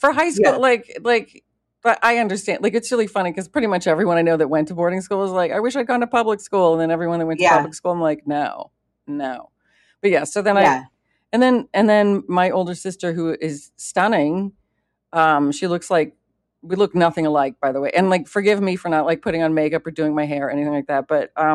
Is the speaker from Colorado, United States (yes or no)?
yes; Littleton, Colorado, United States; also born or lived in Alexandria, Virginia; I grew up, started out in D.C., so in Alexandria, Virginia, for anyone there. And then when we were 8, moved to Littleton, Colorado, is Danny and I.